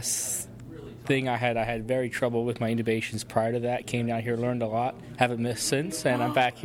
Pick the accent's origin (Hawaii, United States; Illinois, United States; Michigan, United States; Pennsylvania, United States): Pennsylvania, United States; I'm from Berks County, Pennsylvania, and I work for Southern Berks EMS as a paramedic.